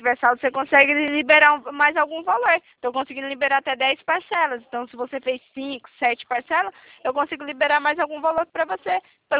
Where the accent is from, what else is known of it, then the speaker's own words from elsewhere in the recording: Itatiba, São Paulo, Brazil; Eu sou de Itatiba, São Paulo.